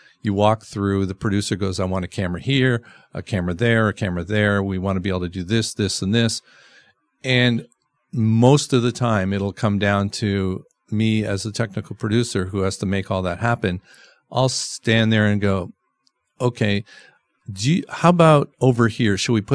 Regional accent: Canada; moved away; being a Canadian sitting in the stands right above the net?

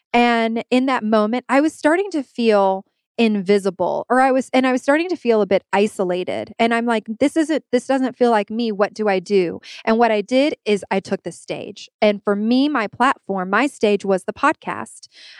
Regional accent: Atlanta, Georgia, United States; A little bit about me is that I grew up in Atlanta, but my extended family is all in Puerto Rico.

